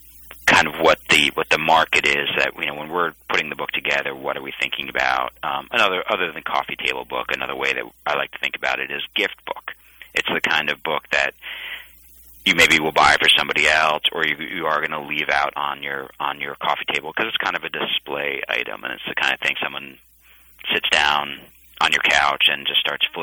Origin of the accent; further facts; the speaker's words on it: New York, United States; You know, I grew up in New York and was going to Yankee games when I was a kid back in 1978